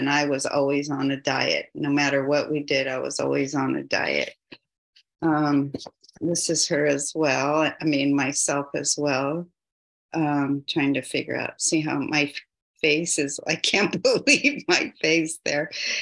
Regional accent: Pacifica, California, United States; also born or lived in South San Francisco; So I'm the oldest of four children. I grew up in the Bay Area. I grew up in Pacifica and South San Francisco over on the other side.

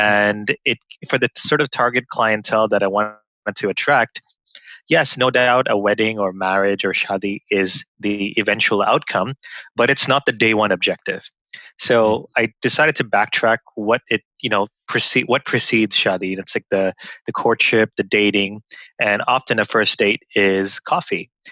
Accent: Thailand; We both, we're Sindhis. We grew up in Thailand.

